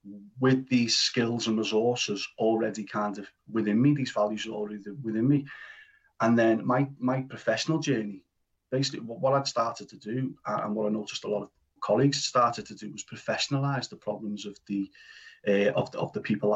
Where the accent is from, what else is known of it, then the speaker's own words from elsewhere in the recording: Liverpool, North West England, United Kingdom; My background is I'm from the Everton area of Liverpool, born and raised. Typical upbringing on a council estate there.